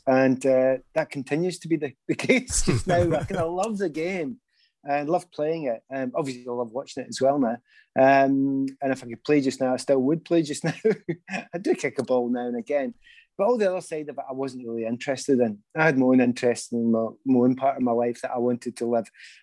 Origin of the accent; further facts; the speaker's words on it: Glasgow, Scotland, United Kingdom; I come from the East End of Glasgow, you know, and you've got a tough upbringing there